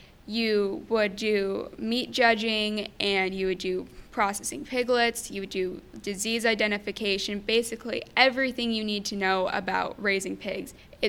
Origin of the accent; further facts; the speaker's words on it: Panora, Iowa, United States; I'm a junior here at Panorama. I'm from Panora, and I'm in the Wichita Wildcats 4-H club.